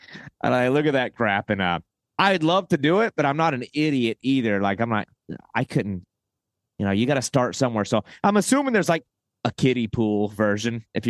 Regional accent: the South, United States; I grew up in the South.

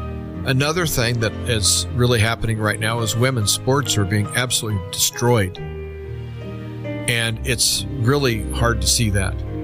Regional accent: United States; And as an American, I had to speak out.

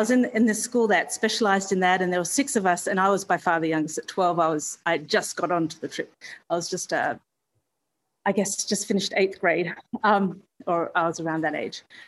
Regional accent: Perth, Western Australia, Australia; Born and raised in Perth, and near Scarborough Beach for anyone else who's listening from Australia.

